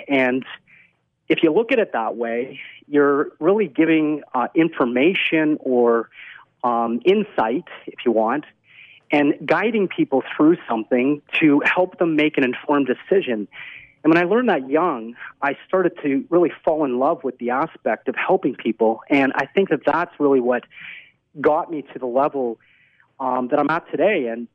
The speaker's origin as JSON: {"language": "English", "town": "Toronto", "region": "Ontario", "country": "Canada", "moved": "yes", "lives_now": "United States", "said": "I am from Toronto. Yeah. I did immigrate to the United States. Hey. I live currently down in Florida."}